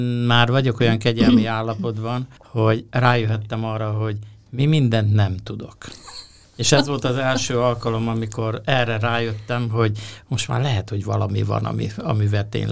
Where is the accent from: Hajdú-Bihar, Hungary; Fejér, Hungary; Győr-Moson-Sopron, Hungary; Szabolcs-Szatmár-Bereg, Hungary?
Szabolcs-Szatmár-Bereg, Hungary; Fényeslitke; born there; Fényes Litkén születtem, és egy Klebersberg féle házban, ez a katolikus tanítói lakás volt eredetileg, ahol én születtem.